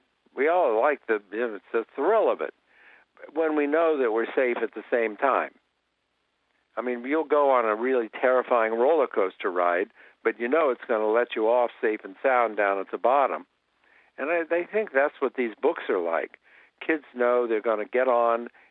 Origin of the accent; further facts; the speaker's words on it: Columbus, Ohio, United States; I grew up in Columbus, Ohio. And I was at our little local library